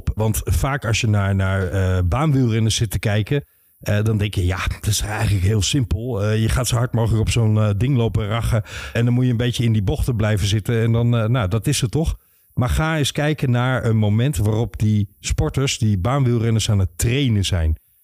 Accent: Netherlands; in het schaatsen, wat wij als Nederlanders natuurlijk fijn vinden om te volgen

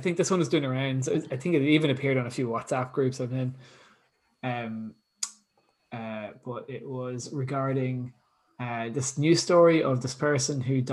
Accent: Ireland; We are bad Irish men.

